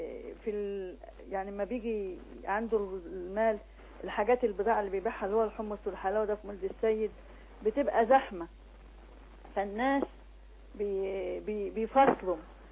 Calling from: Gharbia, Egypt; ايوه حضرتك، انا بكلمك من الغربية

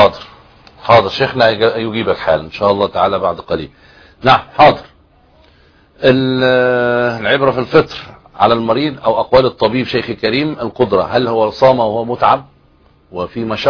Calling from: Morocco; من المغرب.

